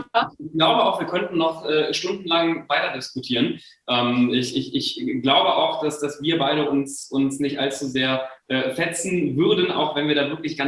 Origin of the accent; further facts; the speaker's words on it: Mönchengladbach, North Rhine-Westphalia, Germany; ich komme aus Mönchengladbach